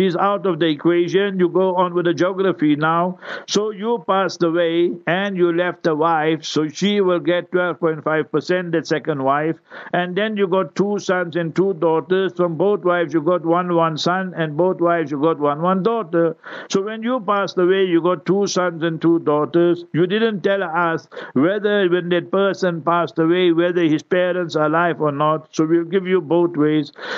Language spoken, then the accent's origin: English; South Africa; I was a very young boy, Walter. I grew up in South Africa. I'm born in South Africa.